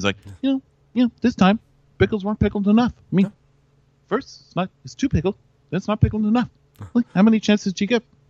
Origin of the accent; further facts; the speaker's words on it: Japan; I'm from Japan